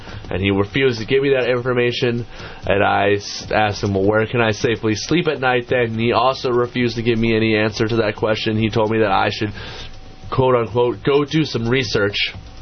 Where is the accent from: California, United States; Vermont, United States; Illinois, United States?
Vermont, United States; now in Santa Cruz, United States; No, I'm originally from Vermont.